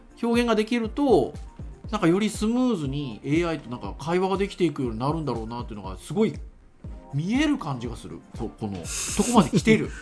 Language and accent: Japanese; Fukuoka, Japan; accent: Fukuoka dialect; まあ、僕は福岡弁ネイティブだから、ちょっとあの気になるところありましたけど